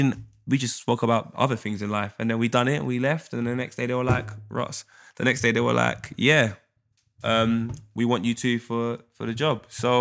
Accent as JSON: {"language": "English", "country": "Jamaica", "said": "So if I see a girl in a club, I'm Jamaican, I'm going to move to you."}